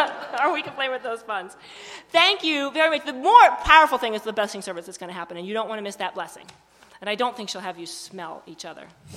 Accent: Carrabassett, Maine, United States; I'm like, well, I'm from Carabasset, but when I'm in Hawaii, I don't expect people to know that.

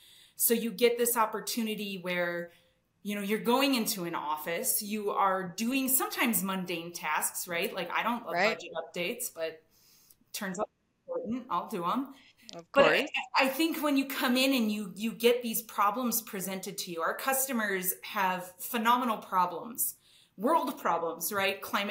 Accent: Wisconsin, United States; moved away as an adult; I'm originally from Wisconsin, if you can't hear it in my accent. I haven't lived there for, I don't know, I left when I was like 18, but it just stays with you once you're from there. I'm from a pretty small town.

